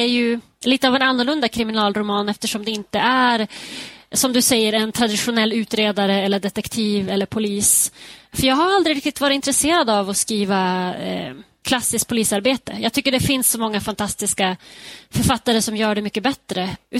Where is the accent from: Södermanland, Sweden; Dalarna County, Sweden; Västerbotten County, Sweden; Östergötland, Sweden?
Västerbotten County, Sweden; Skellefteå; den börjar ju i min hemstad Skellefteå